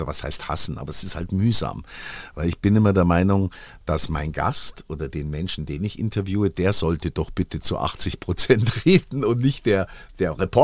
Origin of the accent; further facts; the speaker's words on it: Munich, Bavaria, Germany; born there; geboren in München, rechts der Isar, kurz vor der Tagesschau, am 23. Juni 1962.